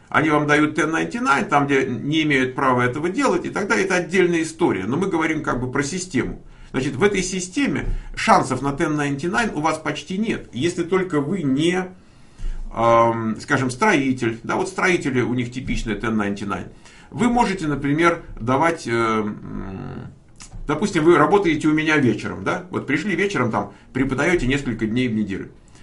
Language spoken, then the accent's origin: Russian; Crimea, Ukraine; Я из Крыма.